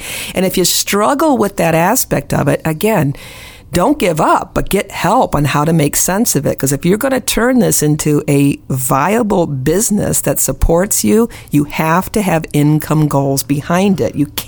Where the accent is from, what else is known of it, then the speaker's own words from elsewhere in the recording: Indiana, United States; So I'm from the Northwest Indiana, Chicago area.